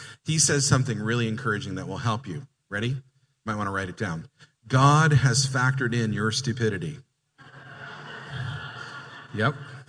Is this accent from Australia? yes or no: no; Canada; now in United States; I was living in Montreal. I'm from Canada, if you didn't know that. I'm a transplanted Canadian. I'm now an American citizen, but I'm actually a dual citizen.